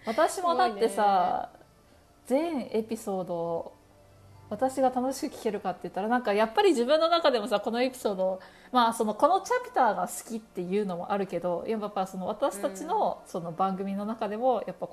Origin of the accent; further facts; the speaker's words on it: Shizuoka, Japan; 静岡在住ということで、同郷です。私も静岡出身ではあるので、